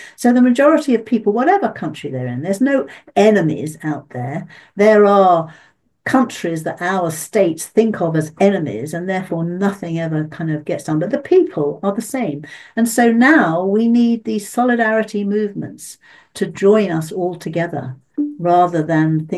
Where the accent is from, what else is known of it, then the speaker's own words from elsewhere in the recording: United Kingdom; And I must say, as British citizens, we don't find that a very, we don't enjoy hearing that if you go over there, you're now in American territory.